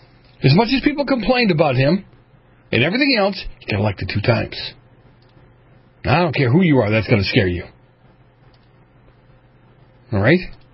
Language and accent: English; Boston, Massachusetts, United States; I grew up in New England. I grew up in Boston.